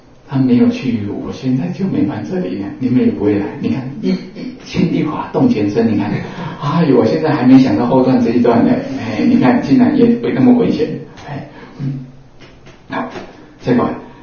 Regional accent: Taiwan; 可见我们台湾人命较轮，300就哇哇叫

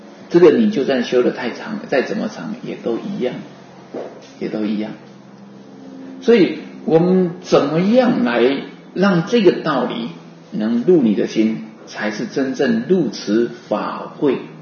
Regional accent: Taiwan; 我们台湾话讲说

